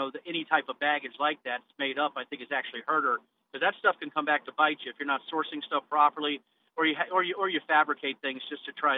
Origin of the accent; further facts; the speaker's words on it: United States; That's my right as an American.